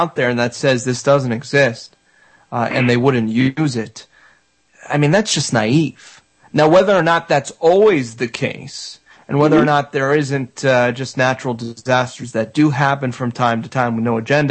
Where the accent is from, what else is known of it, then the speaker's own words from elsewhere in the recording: Florida, United States; I grew up in Florida, so I got the hurricanes, so I know hurricanes, and we haven't had a lot of hurricanes recently.